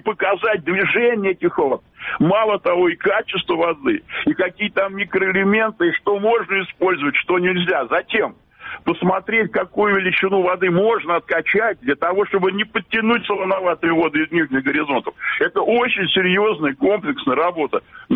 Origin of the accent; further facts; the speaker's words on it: Belarus; мы, блин, белорусы